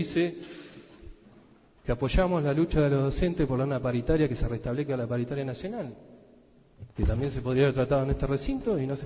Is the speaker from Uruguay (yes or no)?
no; Argentina; como sociedad argentina